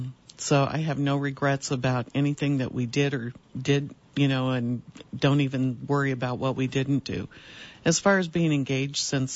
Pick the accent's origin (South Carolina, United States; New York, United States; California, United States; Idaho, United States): Idaho, United States; Idaho Falls; I'm from Idaho Falls, still live there.